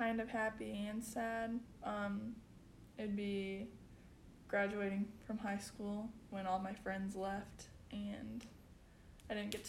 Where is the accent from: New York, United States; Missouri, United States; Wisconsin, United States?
Missouri, United States; Platte City; also born or lived in Wichita, United States; I was born in Wichita, Kansas. I lived there for 2 years, and then we moved here to Platte City, where I have grown up ever since.